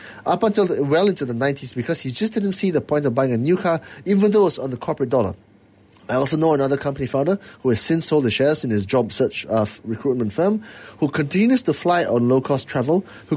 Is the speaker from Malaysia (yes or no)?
yes; Penang, Malaysia; I grew up in Penang, and I'm a true blue Penangite, and I consider myself Penangite first and foremost, okay?